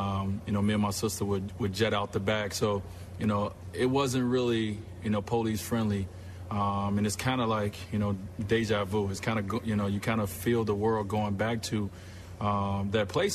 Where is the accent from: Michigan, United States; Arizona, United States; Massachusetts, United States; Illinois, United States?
Illinois, United States; Chicago; I mean, me growing up in Chicago, you know, my story about my mother and, you know, my family has been very well documented.